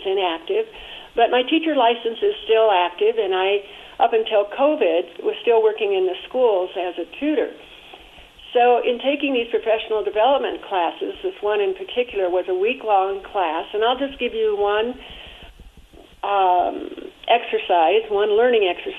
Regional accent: Los Angeles, California, United States; But I grew up in East L.A. I'm very aware of how I was treated.

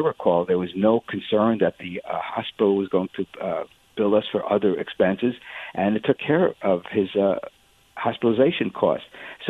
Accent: New York City, New York, United States; I grew up in New York City in the 1950s and 60s

